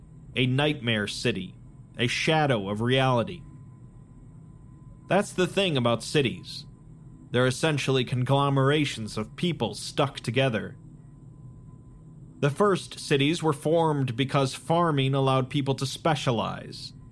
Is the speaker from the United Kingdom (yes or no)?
yes; London, United Kingdom; I grew up in London, huge city, a vast metropolis.